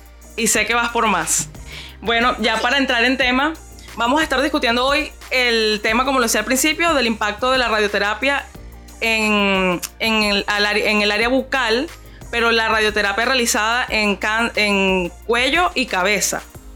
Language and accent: Spanish; San Juan de los Morros, Guárico, Venezuela; San Juan de los Morros, estado Guárico, mi San Juan querido, de donde soy yo.